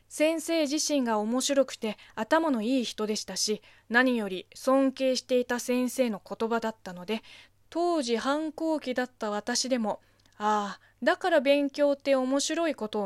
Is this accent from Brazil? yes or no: no; China; Japanese is a second language; now in Japan; 。この番組は中国生まれ中国育ちの私 … がリスナーさんの質問に答えていく